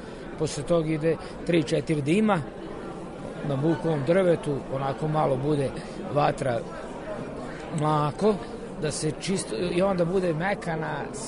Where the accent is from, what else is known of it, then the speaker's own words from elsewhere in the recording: Kovilj, Vojvodina, Serbia; naša mangulica je trajala kod nas u Kovilju bar negde do 1967.